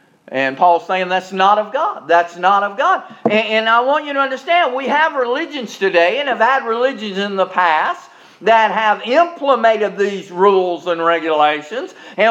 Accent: Charleston, United States; I remember that being a big deal as I was growing up in Charleston.

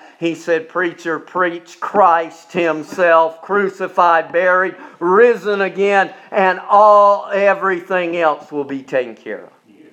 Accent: Charleston, South Carolina, United States; In my hometown in Charleston, South Carolina, there is a wharf that sits on the harbor.

